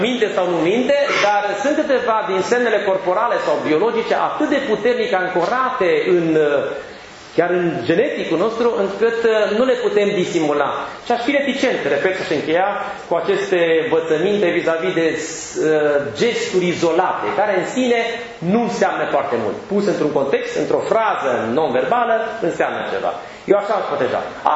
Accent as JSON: {"language": "Romanian", "region": "Transylvania", "country": "Romania", "said": "sunt ardelean atipic, vorbesc repede."}